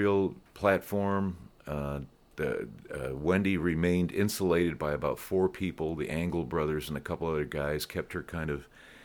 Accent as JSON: {"language": "English", "town": "Rochester", "region": "New York", "country": "United States", "moved": "yes", "said": "Rochester, New York, actually."}